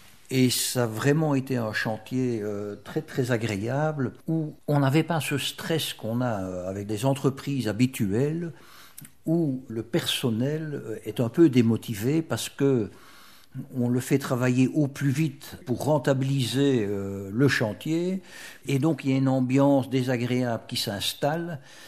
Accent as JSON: {"language": "French", "region": "Wallonia", "country": "Belgium", "tie": "born or raised there", "said": "Oui, c'est ma région natale."}